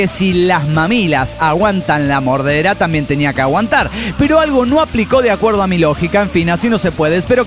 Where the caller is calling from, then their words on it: Argentina; vengo indignado, encabronado por programas de mierda que hay acá en Argentina